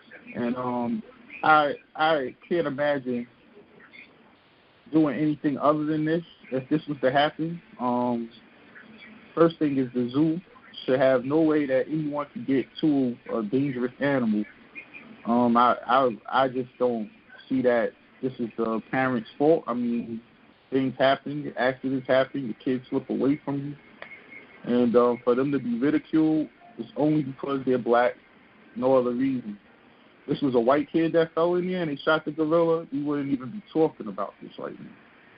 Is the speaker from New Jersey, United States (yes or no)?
yes; Newark, New Jersey, United States; You know, same thing happened in Jersey City when I grew up in Newark, and I bet in Chicago.